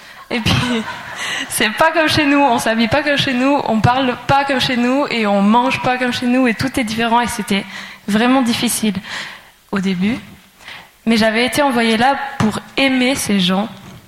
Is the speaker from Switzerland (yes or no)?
yes; Valais, Switzerland; J'ai grandi en Valais et puis depuis toute petite, j'ai appris à connaître Jésus comme une personne vivante.